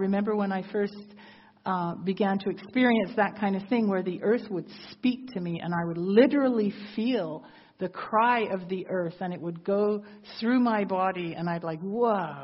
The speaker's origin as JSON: {"language": "English", "region": "England", "country": "United Kingdom", "said": "And that's part of who we are as English people."}